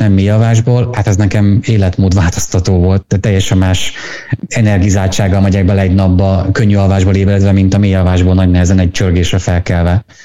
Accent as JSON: {"language": "Hungarian", "region": "Szabolcs-Szatmár-Bereg", "country": "Hungary", "said": "Azért én Szabolcsból jövök, én láttam, meg látom, milyen az igazi magyar diéta."}